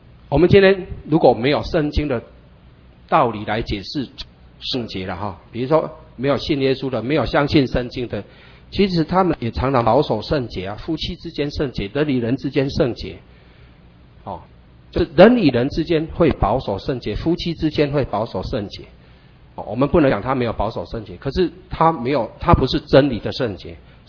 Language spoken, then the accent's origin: Chinese; Taiwan; 我们台湾绝对不能再讲，我们台湾人口是2300万，不能再这样讲了。